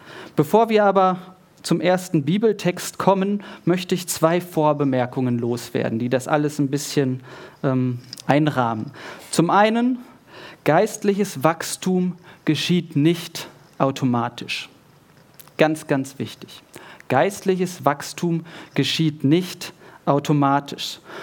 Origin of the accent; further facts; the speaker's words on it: Bielefeld, North Rhine-Westphalia, Germany; ursprünglich kommen wir aus dem Raum Bielefeld, also noch ein Stückchen weiter im Norden.